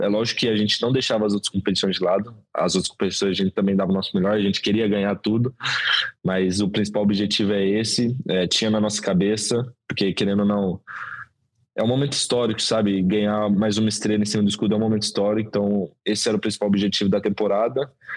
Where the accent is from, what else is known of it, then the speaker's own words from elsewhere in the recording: Brazil; sou brasileiro desde que eu nasci, eu queria representar a minha nação.